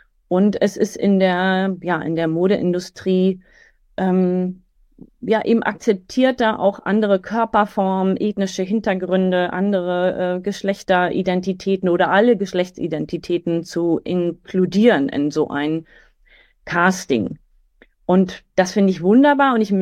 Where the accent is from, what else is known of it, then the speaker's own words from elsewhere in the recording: Berlin, Germany; in dieser Szene, wo ich groß geworden bin, in dem Berlin, in dem West-Berlin der 70er, 80er Jahre